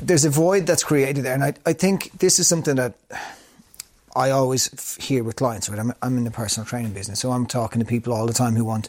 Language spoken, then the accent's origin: English; Ireland; growing up in Ireland, having a bad relationship with alcohol